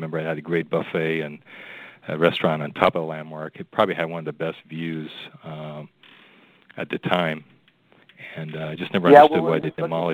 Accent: Las Vegas, Nevada, United States; English is a second language; also born or lived in Middle East / Chicago; I was born in Chicago, so living in Las Vegas probably was, over 30 years. I feel like, I'm from there now. So even though I wasn't born there, most of my adult life was spent there.

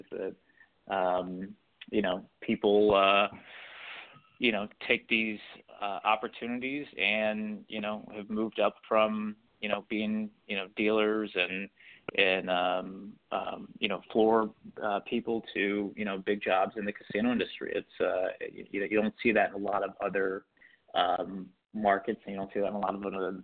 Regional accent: Cincinnati, Ohio, United States; now in Atlantic City, United States; Cincinnati, yeah. I grew up in Cincinnati and somehow traveled. I think I've done a circle around the country and wound back up in Atlantic City. Not originally from New Jersey

